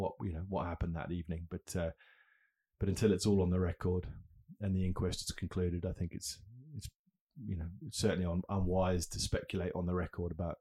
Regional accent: Australia; I know I don't sound it, but I am actually Australian.

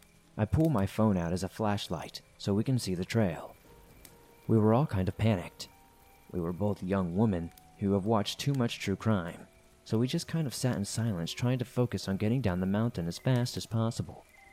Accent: New York, United States; I am from New York. I live in the Catskill region, so I have access to amazing hiking trails.

